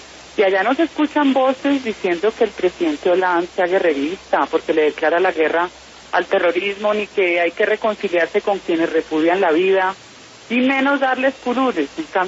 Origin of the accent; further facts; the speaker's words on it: Colombia; como sociedad colombiana